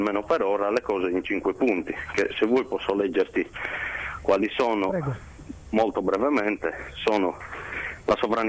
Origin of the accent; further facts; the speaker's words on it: Sardinia, Italy; tenuto in piedi il governo dei partiti italianisti sulla nostra terra, e organizzare autonomamente da sardi e da lavoratori sardi quello che è il nostro futuro.